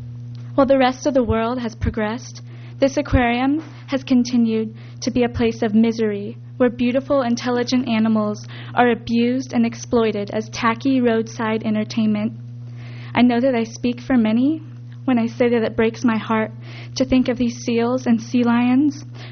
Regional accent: Arroyo Grande, California, United States; I'm from Arroyo Grande.

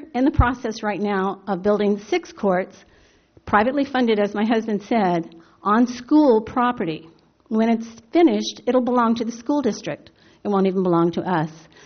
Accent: Cambria, California, United States; from Cambria

